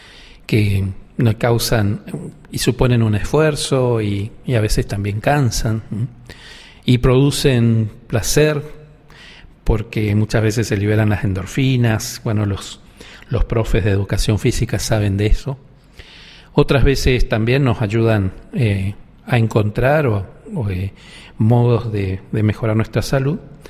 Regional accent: Itatí, Corrientes, Argentina; now in Córdoba, Argentina; Soy correntino, nacido en Itatí. Vivo aquí en Córdoba, soy jesuita, sacerdote jesuita.

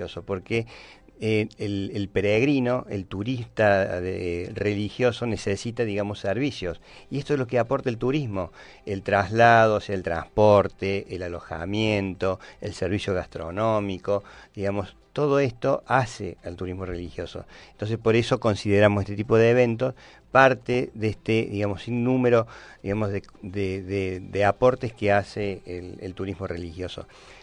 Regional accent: Córdoba, Argentina; Pero bueno, nosotros somos de Córdoba

